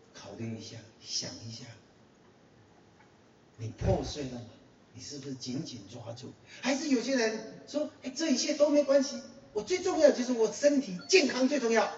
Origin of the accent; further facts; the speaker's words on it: China; 我们中国人常常讲的说，向前看齐。